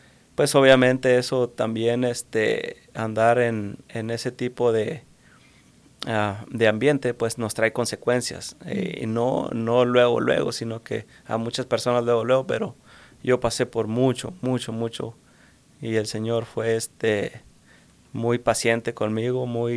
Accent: Valparaíso, Zacatecas, Mexico; Bueno, yo vengo de Valparaíso, Zacatecas, México.

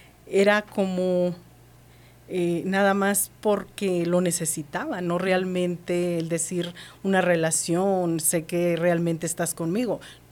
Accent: Durango, Mexico; now in United States; Yo soy de Durango, Durango, México.

